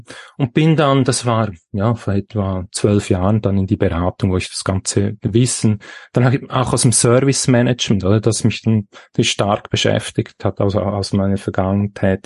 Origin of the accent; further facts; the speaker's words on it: Switzerland; wie ja unschwer zu erkennen, respektive rauszuhören, ich bin aus der Schweiz.